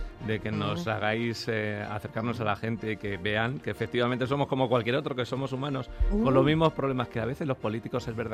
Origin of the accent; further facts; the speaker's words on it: Villaviciosa de Odón, Community of Madrid, Spain; also born or lived in Tres Cantos; Yo soy de Madrid, nacido en Madrid. Los primeros años estuve viviendo en Villaviciosa de Odón y por motivo de cambio de trabajo de mi padre, que la empresa en la que él dirigía pues se fue a Tres Cantos